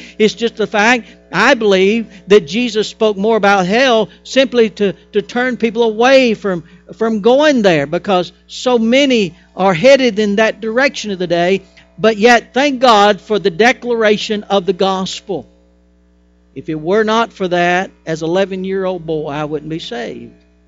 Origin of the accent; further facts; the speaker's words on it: Prattville, Alabama, United States; also born or lived in Wetumpka, United States; I'm a Prattville boy, although I was born in Wetumpka, Alabama. I'm from Prattville, and I love this place, but I didn't want to come back